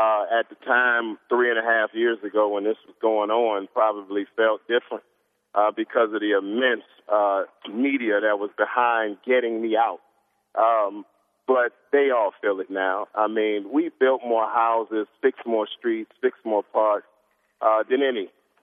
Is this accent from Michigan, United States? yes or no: yes; Detroit, Michigan, United States; Because I grew up in Detroit where Coleman Alexander Young, the first African American mayor of Detroit, he won in 1973. And, you know, I was born in 1970.